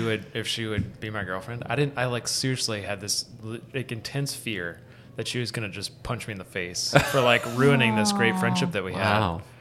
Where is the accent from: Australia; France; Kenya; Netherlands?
Kenya; now in United States; I grew up in Kenya as a missionary kid and like my parents were still there.